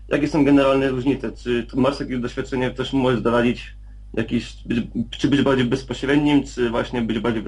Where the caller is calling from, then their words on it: Wrocław, Lower Silesian Voivodeship, Poland; dzwonię z Wrocławia.